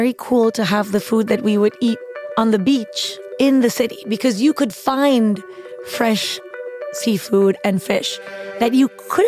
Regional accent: Chihuahua, Mexico; English is a second language; I was born in Mexico. I was born in the north of Mexico in Chihuahua, even though none of my parents were from there. My father is from Mexico City. My mother is from Florence, Italy. So I've always been living in Mexico as a Mexican

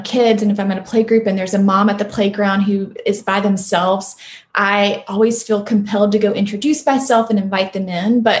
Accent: Griffin, Georgia, United States; I grew up in Middle Georgia. I don't think most of your listeners would know Griffin, Georgia, but it's near Macon, which is a more mid-sized community in Georgia.

